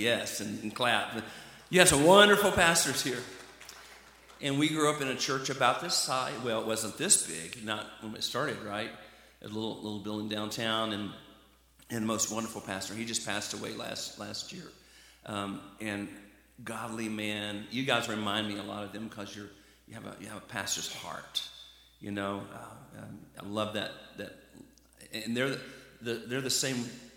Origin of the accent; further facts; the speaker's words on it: Arkansas, United States; We grew up in Arkansas, and Jan and I got married real young.